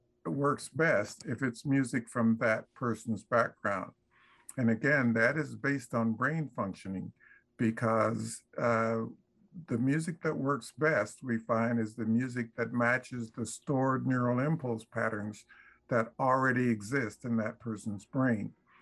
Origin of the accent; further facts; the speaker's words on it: Topeka, Kansas, United States; I grew up in Topeka, Kansas, and was there during the time of Brown versus Board.